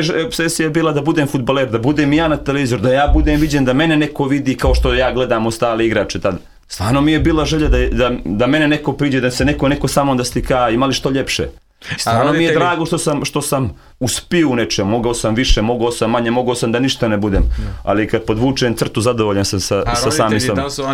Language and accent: Serbian; Montenegro; To je tako, stvarno mi Crnogorci volimo Beograd